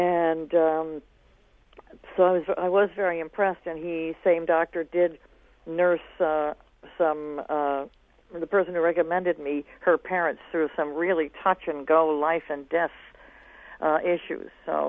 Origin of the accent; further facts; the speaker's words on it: Florida, United States; I came from Florida and things were pretty separate